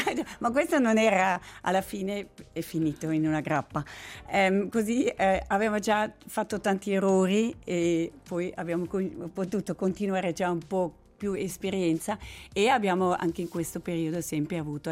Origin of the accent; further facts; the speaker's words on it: Zurich, Switzerland; io sono nata e cresciuta a Zurigo, proprio centro città.